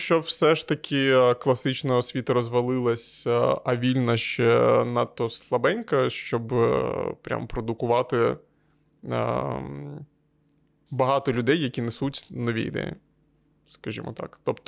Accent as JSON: {"language": "Ukrainian", "region": "Kyiv", "country": "Ukraine", "said": "Я з Києва"}